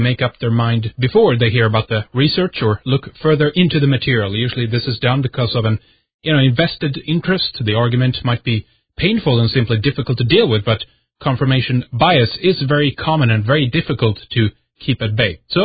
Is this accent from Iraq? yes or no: no; Sweden; English is a second language; from Sweden